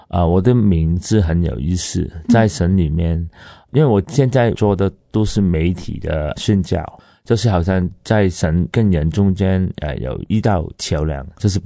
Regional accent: Hong Kong; 是，我在香港长大，工作也是在香港。

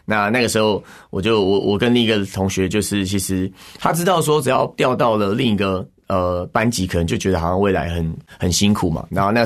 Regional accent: Hsinchu, Taiwan; born there; 我是出生在新竹，那我的父母就是比较传统的客家人啊，然后但是我们的家庭的背景就是传统信仰这样子的。

